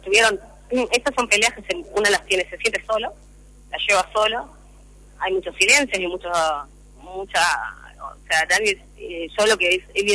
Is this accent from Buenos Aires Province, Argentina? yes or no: no; Paraná, Entre Ríos, Argentina; esa es nuestra colaboración como argentinos, como paranaenses